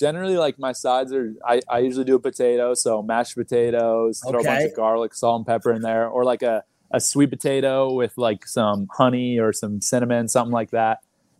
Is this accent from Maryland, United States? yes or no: no; Texas, United States; You know, I'm from Texas, so I went to high school in Texas